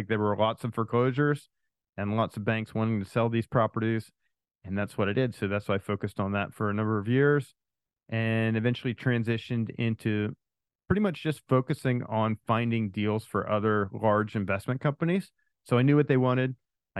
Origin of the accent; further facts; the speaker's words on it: Pennsylvania, United States; moved away as an adult; So I grew up in Pennsylvania, and then after college moved out here and never looked back.